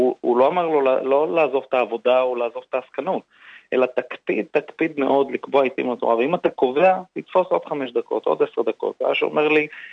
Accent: Bnei Brak, Tel Aviv District, Israel; אני גדלתי ברחוב, ברחוב רבסי, בנברק, שם גדלתי, שם נולדתי.

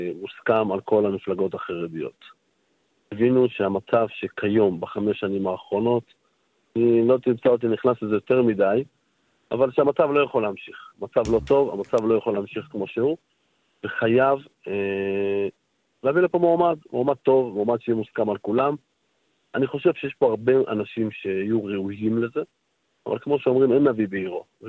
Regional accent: Migdal HaEmek, Northern District, Israel; born there; הרב גרוסמן, שגדלתי אצלו, נולדתי במגדל העמק

